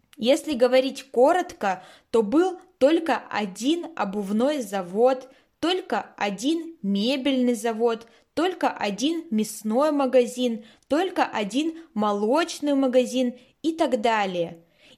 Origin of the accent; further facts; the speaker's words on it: Russia; born there; Я родилась в России, когда уже не было СССР.